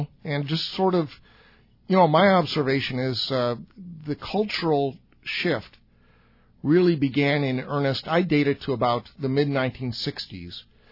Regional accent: Chicago, Illinois, United States; I grew up in Chicago during

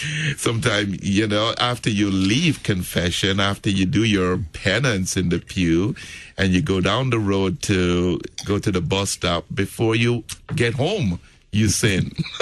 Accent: Jamaica; And went also to Catholic school pretty much all my childhood life in Jamaica.

